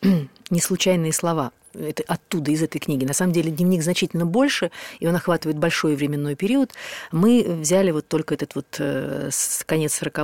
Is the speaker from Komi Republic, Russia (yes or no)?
yes; Komi Republic, Russia; Того, я сама из Коми. Это тоже, в общем, русский север.